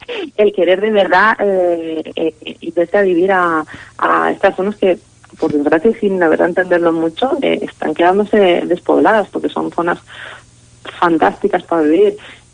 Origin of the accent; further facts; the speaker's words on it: Castellón, Valencian Community, Spain; Bueno, pues eso, que soy de Castellón, pero